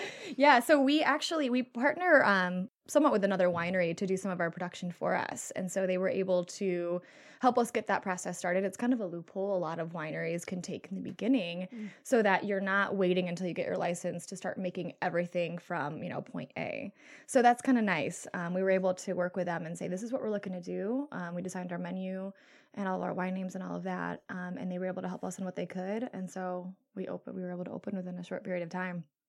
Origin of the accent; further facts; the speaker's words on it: Coloma, California, United States; So, I am local, if you will call it that. I'm from Coloma. I grew up there, as well as my family, and my cousin as well, who's my business partner, Melanie. We're both from Coloma.